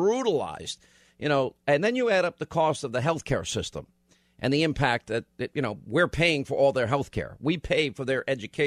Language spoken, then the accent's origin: English; New York, United States; That's where I grew up, too.